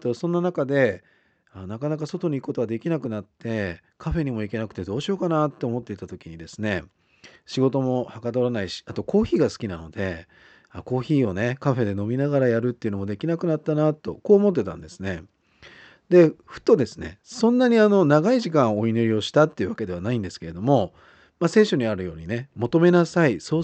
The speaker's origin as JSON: {"language": "Japanese", "region": "Niigata", "country": "Japan", "tie": "born or raised there", "said": "地元私新潟なんですけれども、"}